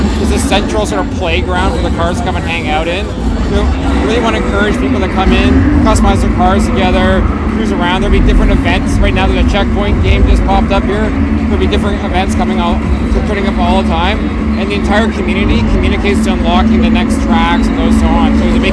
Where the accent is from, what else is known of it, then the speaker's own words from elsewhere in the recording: Canada; Yeah, same in Canada. That's where I'm from.